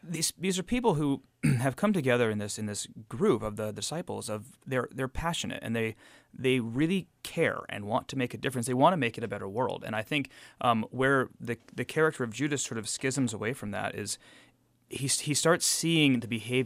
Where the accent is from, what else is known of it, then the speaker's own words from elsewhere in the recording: Coeur d'Alene, Idaho, United States; It was the first place I ever saw theater in my life, you know, growing up in Coeur d'Alene